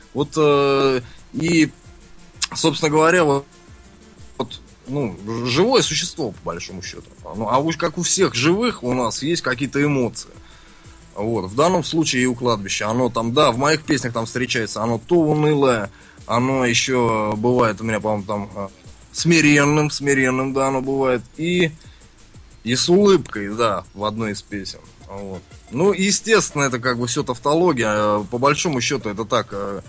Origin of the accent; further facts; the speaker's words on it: Krasnogorsk, Moscow Oblast, Russia; born there; Ну, потому что у меня жизнь проходит, по большому счету, в Москве. В Красногорске я только ночую. Вот. Сказать, что я из Красногорска... Ну, родился, да, наверное.